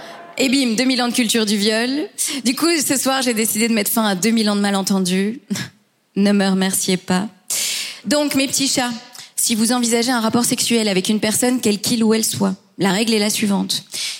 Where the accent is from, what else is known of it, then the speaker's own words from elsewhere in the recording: Belgium; moi, je suis belge, mais d'origine hispano-marocaine.